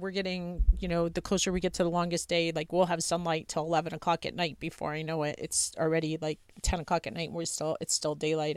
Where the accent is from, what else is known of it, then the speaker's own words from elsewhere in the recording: New York, United States; now in Montana, United States; growing up in New York, I never knew which way was east, west, north, or south. But after living in Montana, everything I think about is north, south, east, or west.